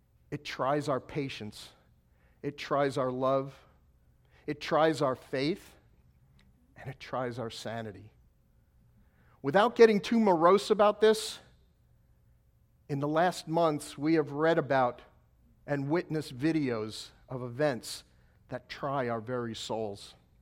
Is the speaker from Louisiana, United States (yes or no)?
no; New York City, New York, United States; And as a New Yorker, that was a personal thing to watch.